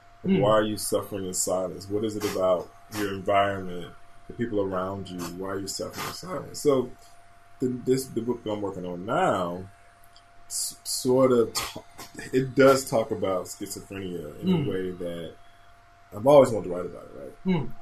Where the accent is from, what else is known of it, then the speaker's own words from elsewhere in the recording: Cleveland, Ohio, United States; Oh, yeah. Grew up in Cleveland, born and raised in Cleveland, grew up in the projects, and then we moved to St. Clair. We lived a lot of different places. We moved a lot.